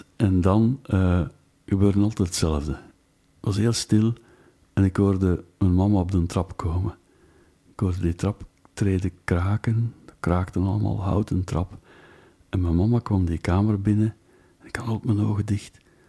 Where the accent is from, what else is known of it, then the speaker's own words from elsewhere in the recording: Flemish Brabant, Belgium; Prille teenager in dat dorpje nabij Leuven, waar ik geboren ben, waar ik woonde bij mijn ouders.